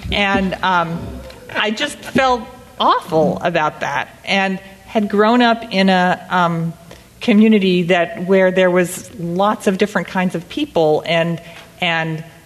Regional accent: Cambridge, Massachusetts, United States; I was Mormon girl from Cambridge. I was also, I ended up going to Harvard for my undergrad.

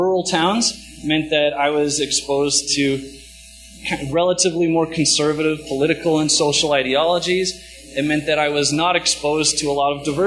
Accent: Western Canada, Canada; I was born and raised in Western Canada, English-speaking Canada, which is important. I am a white, straight, cisgender male. I was raised primarily in rural small towns, and my family was lower socioeconomic status

